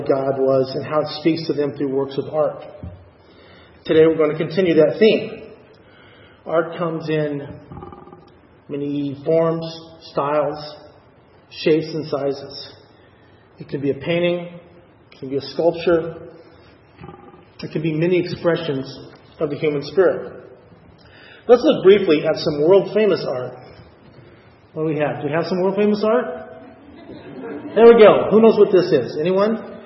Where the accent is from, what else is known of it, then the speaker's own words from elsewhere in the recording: Burbank, California, United States; Before going to church here, I grew up in Burbank, where I went to First Presbyterian Church of Burbank.